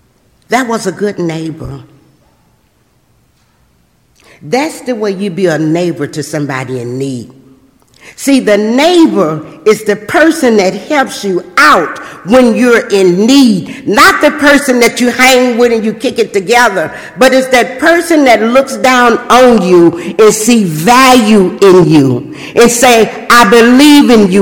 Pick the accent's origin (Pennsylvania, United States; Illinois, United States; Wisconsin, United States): Illinois, United States; Chicago; I came from Chicago. People just don't give you keys with no money down.